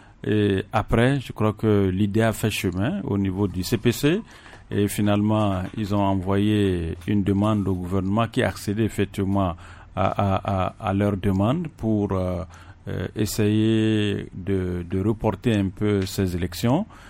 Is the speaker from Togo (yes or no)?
yes; Togo; c'est que nous sommes des Togolais.